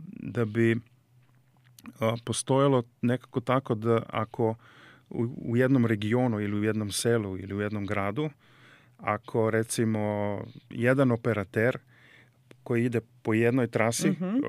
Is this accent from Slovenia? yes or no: yes; Slovenia; kod nas u Sloveniji iskazalo se da smo dosta rezilijentni